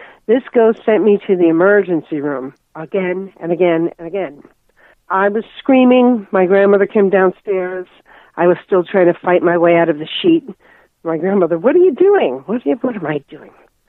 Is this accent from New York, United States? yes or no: no; Union City, New Jersey, United States; I was born in New Jersey